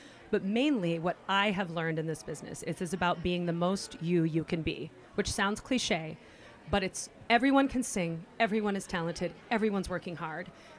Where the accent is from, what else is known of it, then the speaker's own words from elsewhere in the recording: California, United States; I'm from California